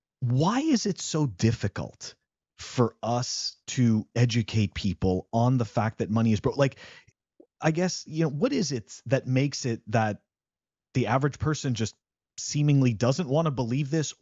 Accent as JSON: {"language": "English", "country": "Canada", "tie": "born or raised there", "said": "growing up in Canada, I was just explained the government prints money and that's it."}